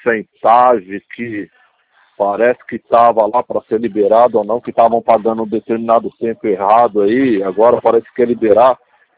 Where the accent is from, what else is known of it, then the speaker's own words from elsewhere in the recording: Sumaré, São Paulo, Brazil; É, eu sou de Sumaré também, sou do Virgílio Basso ali, do outro lado da cidade.